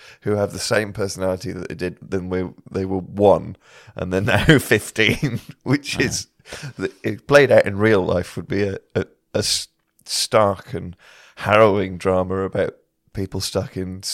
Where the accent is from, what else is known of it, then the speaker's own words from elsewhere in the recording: United Kingdom; Well, I'm British. We don't have the same sort of association.